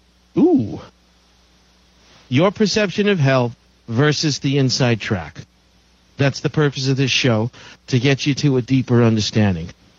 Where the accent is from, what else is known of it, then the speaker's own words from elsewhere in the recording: New York, United States; Boy, growing up in New York, could I tell you stories about the East River